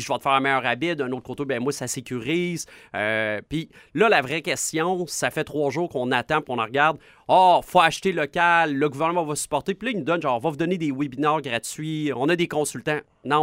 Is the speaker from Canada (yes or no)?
yes; Quebec City, Quebec, Canada; On est des gens de Charlebourg. On est une famille d'ici.